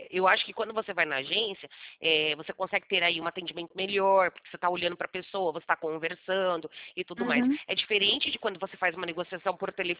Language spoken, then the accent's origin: Portuguese; São Paulo, Brazil; eu não sou da sua região, eu sou de São Paulo.